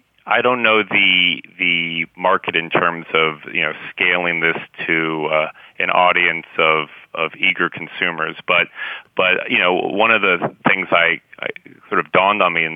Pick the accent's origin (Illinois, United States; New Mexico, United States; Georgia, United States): New Mexico, United States; Albuquerque; I just picked UNM because it was my hometown school